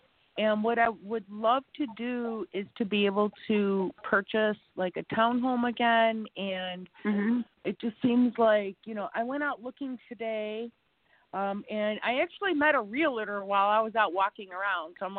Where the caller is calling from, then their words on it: Chicago, Illinois, United States; I'm calling from Chicago, and thank you for taking my call.